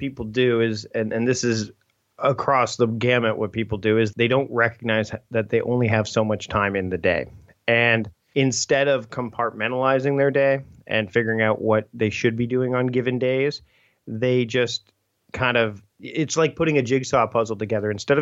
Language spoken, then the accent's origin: English; Ontario, Canada; so I grew up near Toronto, and then by the time I moved out to the West Coast